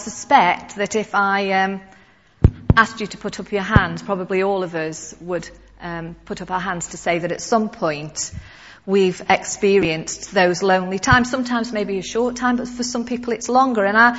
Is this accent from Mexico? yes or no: no; Stoke-on-Trent, West Midlands, United Kingdom; No, I'm not from Liverpool. I'm from Stoke-on-Trent. Where's that? It's between Manchester and Birmingham.